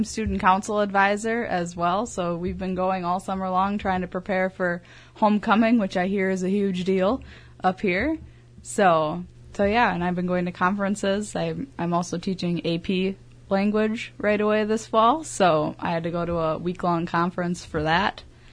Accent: Abbotsford, Wisconsin, United States; I grew up in Abbotsford, so I graduated then from Abbotsford High School in 2013.

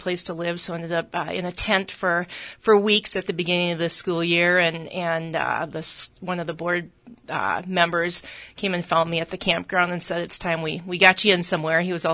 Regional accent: Oregon, Wisconsin, United States; also born or lived in St. Paul, United States; I was born in St. Paul, Minnesota. Lived there for 12 years in the Oakdale area, just east of the cities. And then my dad transferred jobs, and we ended up in Oregon, Wisconsin, and went to school there, graduated down there

